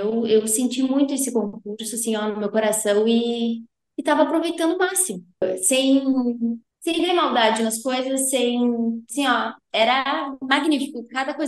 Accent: Arroio do Tigre, Rio Grande do Sul, Brazil; now in Santa Maria, Brazil; eu trabalho aqui em Santa Maria, mas sou natural de Arroio do Tigre. Toda a minha família é de Arroio do Tigre.

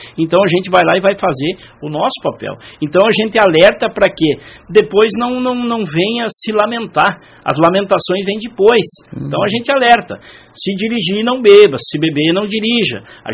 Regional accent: Espumoso, Rio Grande do Sul, Brazil; estar trabalhando na cidade de Espumoso, minha terra natal, né? Minha terra natal.

